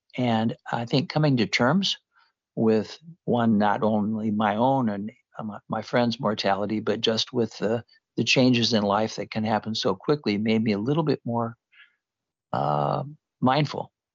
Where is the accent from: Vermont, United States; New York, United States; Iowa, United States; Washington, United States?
Iowa, United States; born there; I was born in Iowa